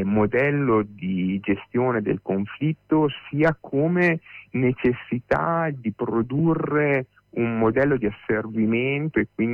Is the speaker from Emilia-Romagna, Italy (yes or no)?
yes; Reggio Emilia, Emilia-Romagna, Italy; io sono di Reggio Emilia, qui a Reggio Emilia